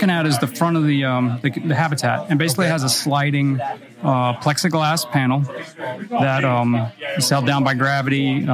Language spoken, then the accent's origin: English; Florida, United States; I grew up down in Florida, and they have these spiders everywhere.